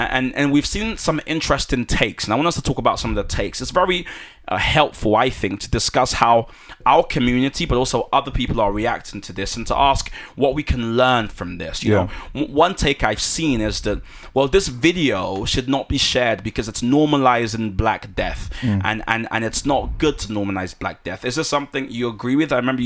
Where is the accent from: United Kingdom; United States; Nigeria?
Nigeria; born there; moved away; And I was born in Nigeria. I came here